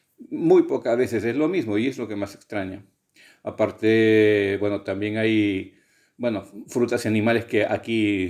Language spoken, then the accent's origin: Spanish; Lima, Peru; moved away as an adult; now in Seville, Spain; soy peruano, 52 años, soy de Lima, llego aquí en España, Sevilla, pues ya va para 10 años. Llegué siguiendo a mi esposa